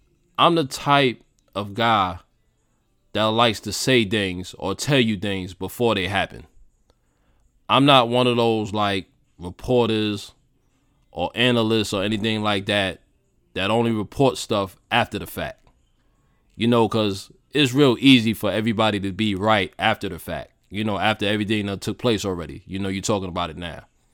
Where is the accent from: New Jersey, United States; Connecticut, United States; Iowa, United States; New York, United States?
New York, United States; Now, I'm from New York. I'm not a Knicks fan.